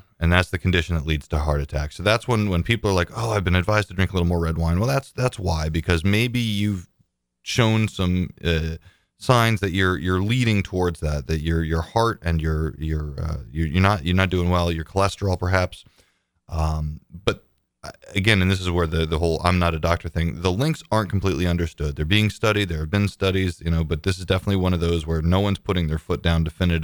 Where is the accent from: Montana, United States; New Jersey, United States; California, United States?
New Jersey, United States; And so I went to boarding school in Connecticut. And I'm originally from New Jersey.